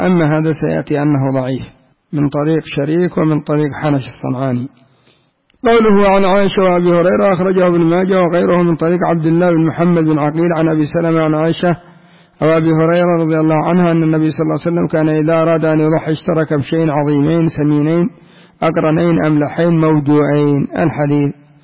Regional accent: Yemen; لكن تعود الناس على أي ذبيحة لا سيما عندنا في اليمن

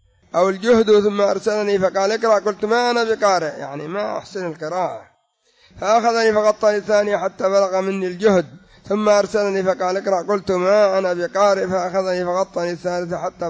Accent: Yemen; التين المعروف سمى عندنا في اليمن بلس الترخ

